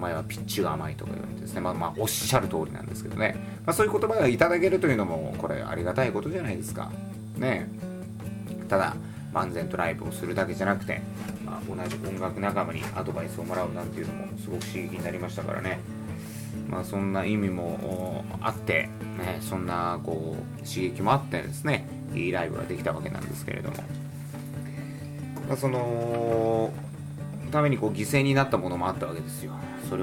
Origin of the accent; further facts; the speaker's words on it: Kitakyushu, Fukuoka, Japan; 私の故郷であります北九州